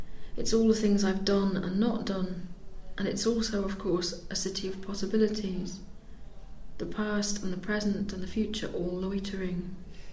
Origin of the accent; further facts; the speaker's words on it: Liverpool, North West England, United Kingdom; also born or lived in North Wales / London; I was born in Liverpool, and apart from two periods when I lived in North Wales and lived in London, I've always lived here.